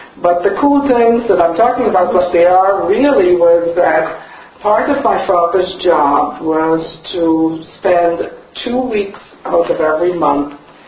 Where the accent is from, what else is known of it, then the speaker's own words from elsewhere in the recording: Guyana; I was born in Guyana, South America.